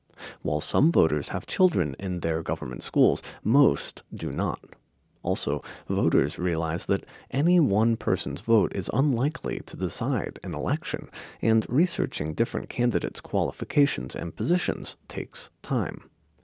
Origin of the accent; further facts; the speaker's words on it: Baltimore, Maryland, United States; Suppose further that money is not the problem, as in my hometown of Baltimore